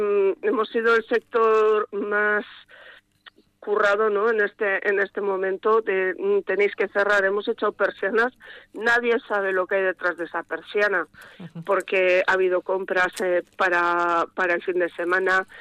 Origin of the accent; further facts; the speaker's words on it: Labastida, Basque Country, Spain; Vitoria y mi pueblo, que es La Bastida.